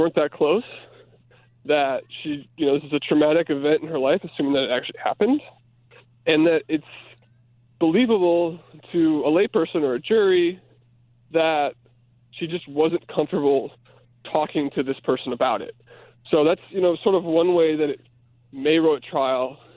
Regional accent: Chicago, Illinois, United States; Now with Rose, as you mentioned, I'm a Chicagoan, followed him his whole career

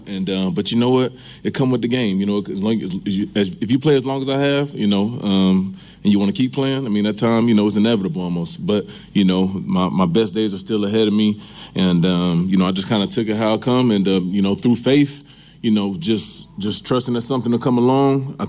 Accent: Atlanta, Georgia, United States; now in Chicago, United States; Atlanta was my hometown, is my hometown, with or without the Falcons. Atlanta will always have a special place in my heart

